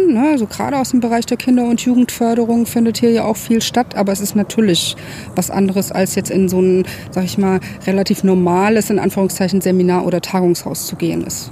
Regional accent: Frankfurt, Hesse, Germany; Ich komme eigentlich aus Frankfurt, habe an der Ostsee gelebt zu der Zeit

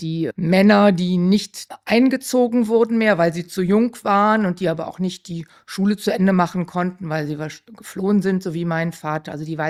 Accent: Cologne, North Rhine-Westphalia, Germany; Und ich bin ja in Köln aufgewachsen.

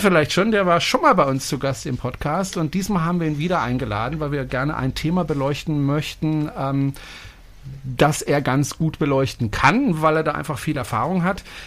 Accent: France; das ist ein französischer Name und ich bin Franzose

